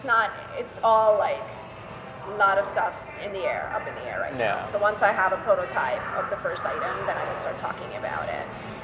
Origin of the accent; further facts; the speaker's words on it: India; We had paintings all over our home growing up in India.